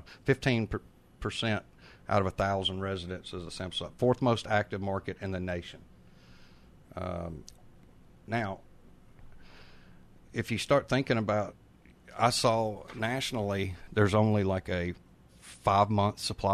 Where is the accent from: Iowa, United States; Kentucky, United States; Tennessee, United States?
Tennessee, United States; Murfreesboro; I'm proud to say I'm from Murfreesboro, Tennessee.